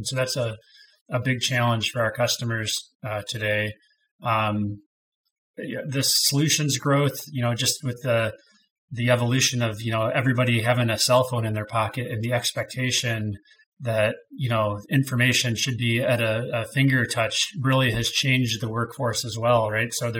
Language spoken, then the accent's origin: English; Michigan, United States; I grew up in Southeast Michigan, so I come from a family background of the automotive industry.